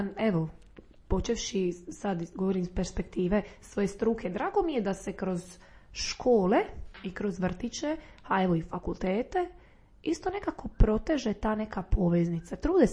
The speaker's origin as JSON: {"language": "Croatian", "country": "Croatia", "said": "koji dolaze kod nas u Hrvatsku proslaviti tu novu godinu"}